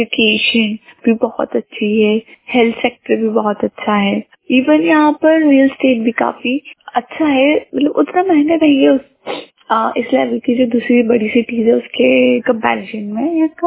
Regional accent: Indore, Madhya Pradesh, India; और मैं इंदौर से हूँ।

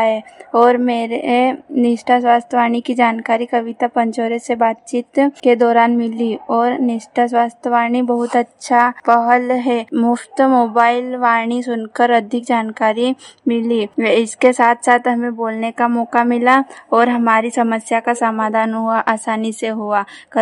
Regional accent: Takli Kala, India; मैं ग्राम टाकली कला से आती हूँ।

